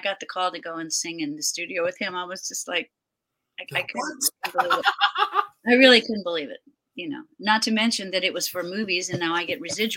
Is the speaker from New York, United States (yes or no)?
no; Texas, United States; growing up in Texas, I'd kind of had, I really wasn't into doing country at that point.